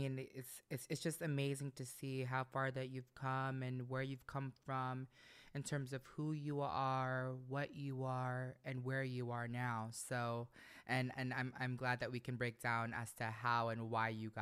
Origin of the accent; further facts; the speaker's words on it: Orlando, Florida, United States; also born or lived in New York; I grew up in Orlando. I was born in New York, I grew up in Orlando.